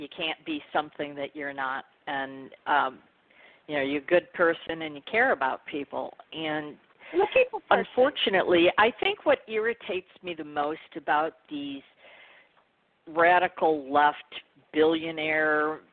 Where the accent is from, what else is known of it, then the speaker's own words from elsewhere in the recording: Chicago, Illinois, United States; I'm originally from Chicago